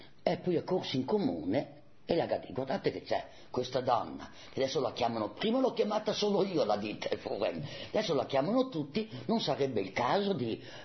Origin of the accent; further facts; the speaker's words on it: Emilia-Romagna, Italy; accent: Parmigiano dialect; Sono i fenomeni d'eco proprio sì. Tipici del nostro dialetto. Pramzan, pramzan